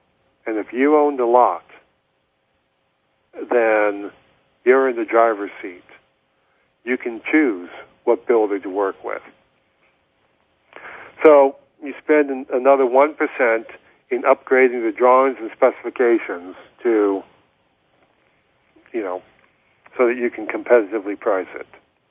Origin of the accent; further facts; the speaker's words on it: Scotland, United Kingdom; because I'm Scottish and I believe in getting a good deal